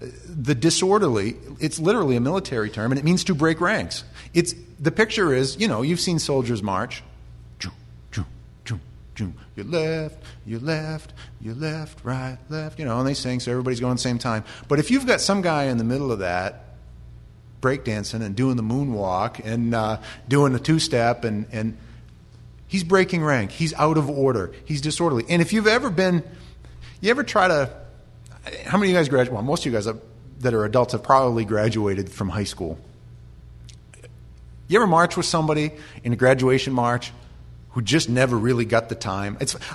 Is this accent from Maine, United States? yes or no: yes; Maine, United States; they're rhythmically challenged because we're from Maine, let's be honest, and we don't have a whole lot of rhythm.